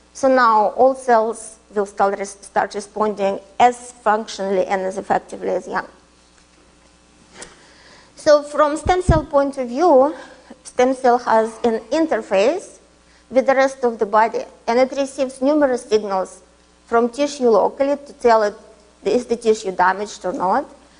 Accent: Russia; as you probably have guessed, I come from Russia

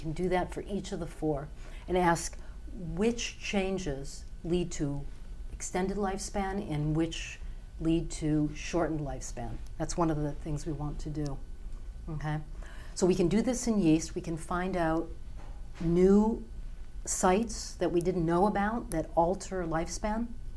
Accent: Michigan, United States; I grew up outside of Detroit.

